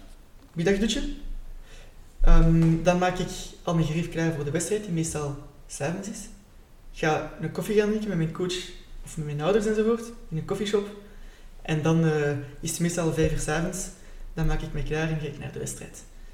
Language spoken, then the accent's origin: Dutch; Belgium; En wij als Belg zijn gewoon om 11 uur 's avonds te beginnen feesten